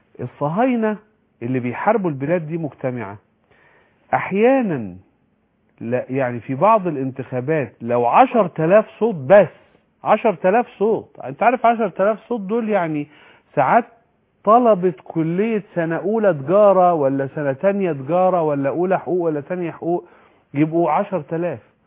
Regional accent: Egypt; إحنا دلوقتي حاليا في اللحظة دي كمصريين

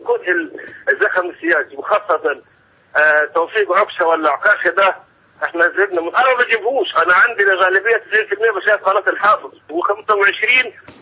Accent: Upper Egypt, Egypt; والله إحنا أنا من الصعيد بتكلم

